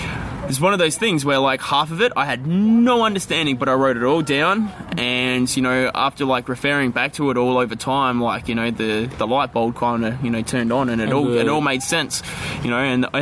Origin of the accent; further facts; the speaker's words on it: Australia; oh, no, I'm not, man. I'm from Australia.